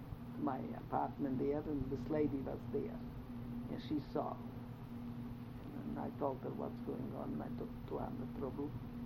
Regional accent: Romania; see, I told you I'm from Romania.

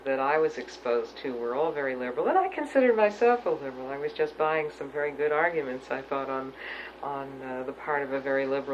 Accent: Pittsburgh, Pennsylvania, United States; I was growing up in Pittsburgh in Squirrel Hill.

